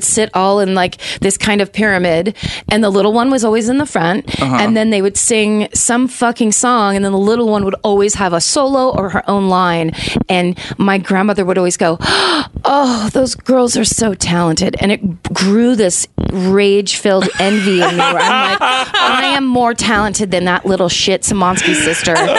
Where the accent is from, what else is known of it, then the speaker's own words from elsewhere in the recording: Petaluma, California, United States; First of all, we lived out in the country outside of my hometown, Petaluma.